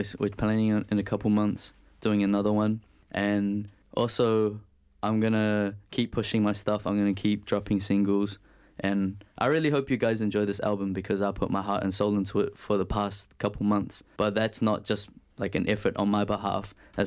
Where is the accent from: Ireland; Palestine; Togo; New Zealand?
New Zealand; Kiwi-born Chinese. My parents are from China. Very hardworking people. Shout out to them. And I'm very blessed to be born here and raised here.